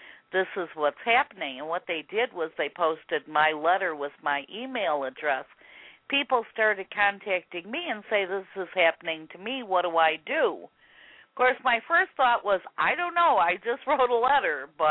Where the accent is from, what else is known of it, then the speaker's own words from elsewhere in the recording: Chicago, Illinois, United States; moved away as an adult; now in Missouri, United States; I'm from Chicago. I live in Missouri. I've been here since 1994. I don't talk like a Missourian. I still talk like a Chicagoan.